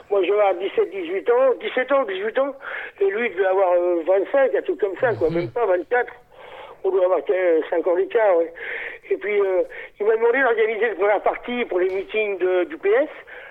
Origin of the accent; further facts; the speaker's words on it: Maisons-Alfort, Île-de-France, France; Et moi, j'ai créé dans ma petite, dans ma ville où j'ai grandi, à Maison-Alfort, j'ai créé ce qu'on appelait une section.